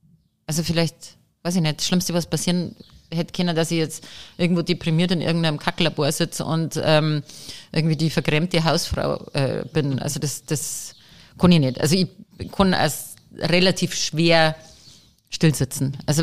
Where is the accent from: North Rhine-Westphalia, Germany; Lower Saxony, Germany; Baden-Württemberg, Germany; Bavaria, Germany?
Bavaria, Germany; Riedering; Es ist mitten in Riedering. Also mein Heimatort